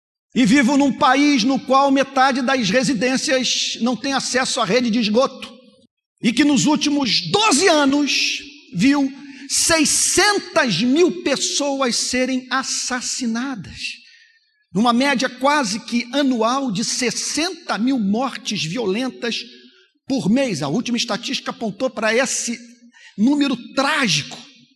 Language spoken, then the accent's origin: Portuguese; Rio de Janeiro, Brazil; eu sou carioca, nascido na Lapa, gosto de feijão preto, torço para o Botafogo